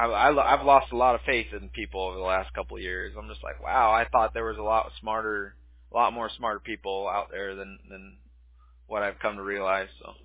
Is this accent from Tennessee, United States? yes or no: no; Huntington Beach, California, United States; also born or lived in Bay Area; now in Newport Beach, United States; So I grew up a Huntington Beach native, but we're in Newport Beach in Southern California now. So I grew up in Huntington, and then I lived in the Bay.